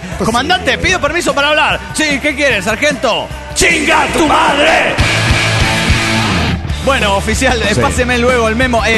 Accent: Villahermosa, Tabasco, Mexico; de Villahermosa, Tabasco, México.

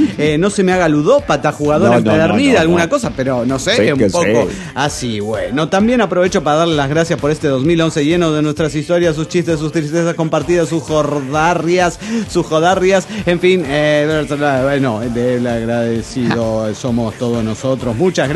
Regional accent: Cancún, Quintana Roo, Mexico; de Cancún, Quintana Roo.

